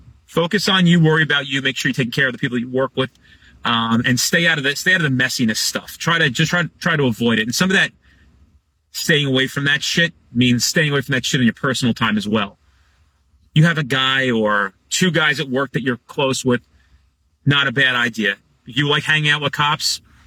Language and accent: English; Canada; accent: Canadian; Thanks, man, from Canada. Appreciate that. Eh? That's all I got. It's my Canadian accent.